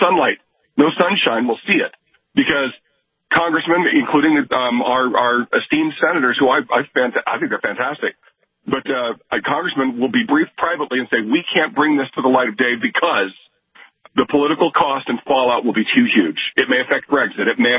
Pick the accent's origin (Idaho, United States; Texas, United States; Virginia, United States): Idaho, United States; I'm a conservative. That guy's from my home state of Idaho